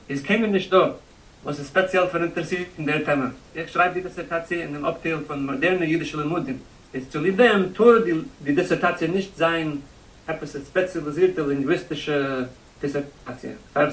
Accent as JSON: {"language": "German", "country": "United States", "tie": "born there", "second_language": "German", "said": "Nein, ich bin ein Amerikaner geboren, aber die Mama ist also ein halb Israelitiker."}